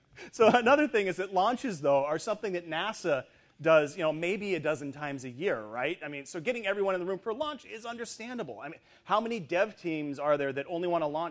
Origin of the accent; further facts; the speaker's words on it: Seattle, Washington, United States; because, you know, I'm from Seattle, so, you know, SpaceX, yay!